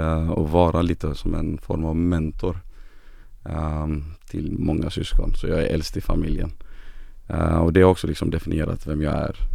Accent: Gothenburg, Västra Götaland County, Sweden; Sen växte jag upp i Angered.

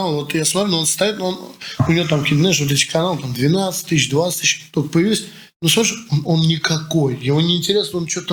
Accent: Moscow, Russia; я как человек москвич

